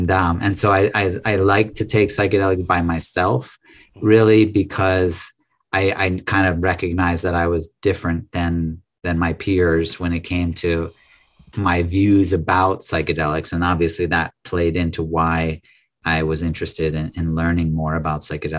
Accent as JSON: {"language": "English", "region": "Massachusetts", "country": "United States", "tie": "born or raised there", "said": "Sure. Yeah, so I'm an American. I went to the University of Massachusetts. I grew up in Massachusetts."}